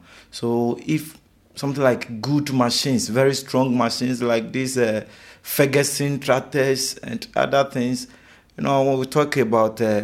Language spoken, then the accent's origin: English; Accra, Greater Accra, Ghana; from Ghana, Accra. That's the Greater Accra region